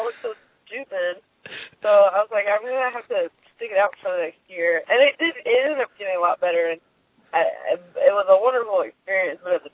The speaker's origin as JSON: {"language": "English", "region": "the South", "country": "United States", "said": "I grew up with a lot of funny people, and because I'm from the South, and so I grew up watching my uncles be crazy"}